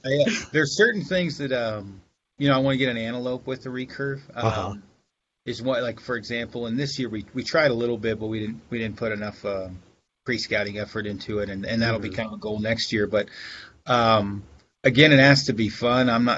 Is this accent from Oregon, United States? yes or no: yes; Oregon, United States; I'm from Oregon originally. That's why I don't hunt Oregon anymore.